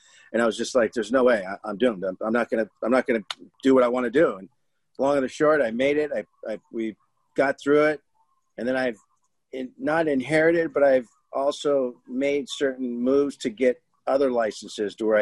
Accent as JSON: {"language": "English", "region": "California", "country": "United States", "tie": "born or raised there", "said": "I grew up I grew up in Toluca Lake, Studio City."}